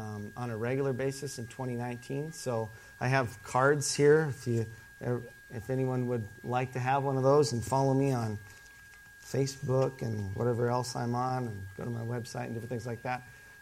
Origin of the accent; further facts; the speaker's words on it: Ipswich, South Dakota, United States; now in Texas, United States; I was raised in South Dakota, in the upper north central South Dakota, a little town called Ipswich, South Dakota.